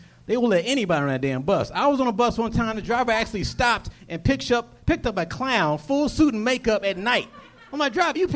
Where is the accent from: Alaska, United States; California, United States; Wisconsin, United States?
California, United States; Fairfield; Bay Area, Fairfield, California.